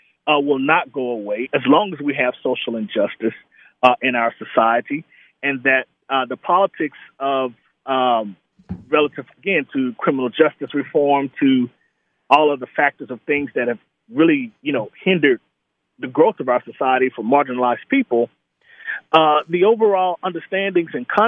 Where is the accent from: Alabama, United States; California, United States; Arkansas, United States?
Arkansas, United States; Pine Bluff; So I grew up in the rural South. Grew up in a small city called Pine Bluff, Arkansas, predominantly Black city, about 30 minutes south of the capital of Little Rock.